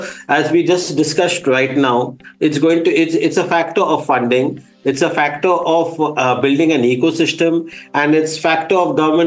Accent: India; See, being an Indian, obviously, I'm a techno-optimist. I'm bullish about the prospects of India.

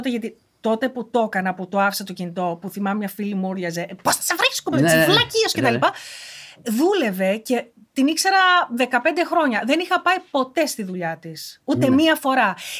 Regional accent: United States; Όσοι δεν το ξέρουν, είμαι Αμερικάνα, έχω γεννηθεί στην Αμερική.

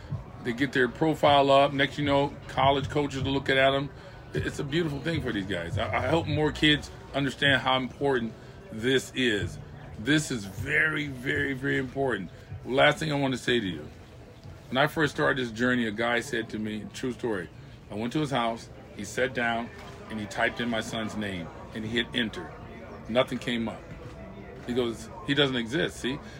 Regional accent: California, United States; I'm from California. And look at this here weather. I'm not used to that cold weather.

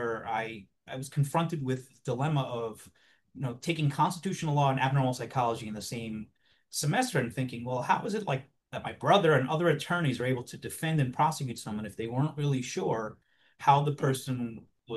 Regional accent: Queens, New York, United States; I mean, I grew up in Queens. So to me, it made sense that things would be different.

